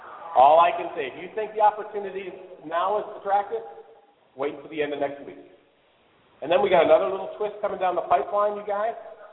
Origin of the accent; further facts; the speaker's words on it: Canada; now in United States; I'm Canadian. I'm a U.S. now because I'm a dual citizen. I had to become a U.S. citizen to take a company public.